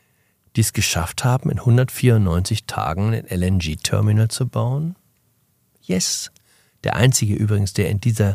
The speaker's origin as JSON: {"language": "German", "region": "Hamburg", "country": "Germany", "tie": "born or raised there", "said": "Meine Heimatstadt."}